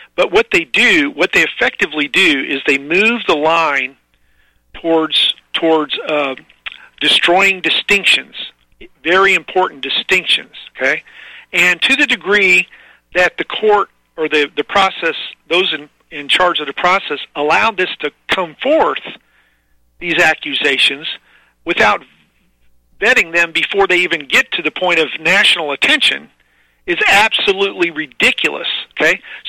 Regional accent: Missouri, United States; Jamie, if you remember, I'm originally from Missouri.

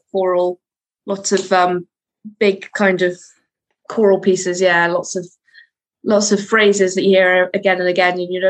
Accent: Scotland, United Kingdom; I feel like I need to live up to a sort of expectation of what being Scottish means, and I feel like I never quite fulfill it because I'm immediately not I don't sound what people like how people expect when people think of Scotland.

